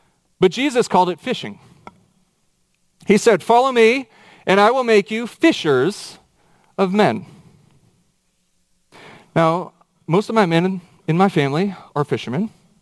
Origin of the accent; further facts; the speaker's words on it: Kansas, United States; Being from Kansas, I always thought of God as an American God. You know, he had kind of a Kansas drawl to him.